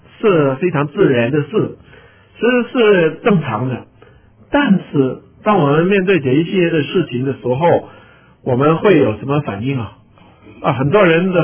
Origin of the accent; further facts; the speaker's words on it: Hong Kong; 可能在我从香港来